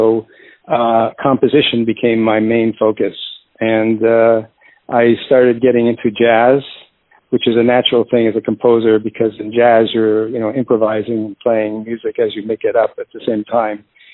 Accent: Toronto, Ontario, Canada; Well, I grew up in Toronto, and at a very young age

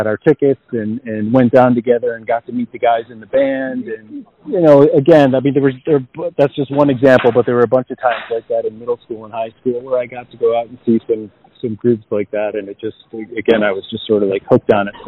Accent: Buffalo, New York, United States; Okay, so yeah, I was born and raised in Buffalo. I grew up outside of the city

